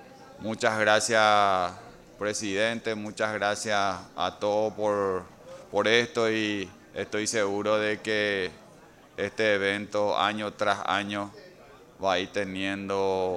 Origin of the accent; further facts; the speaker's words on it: Paraguay; como representante del departamento de Itapúa y como paraguayo